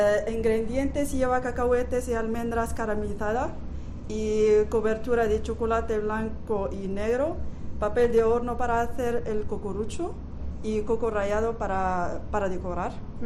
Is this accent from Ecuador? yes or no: no; Morocco; De Marruecos.